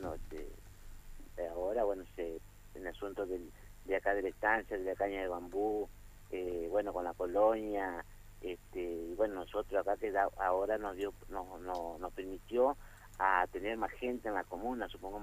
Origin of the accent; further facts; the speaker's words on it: Rosario del Tala, Entre Ríos, Argentina; yo hace 15 años que estoy acá en Guardamonte. Yo soy oriundo de Rosario del Tala. Por negocio me vine acá a Guardamonte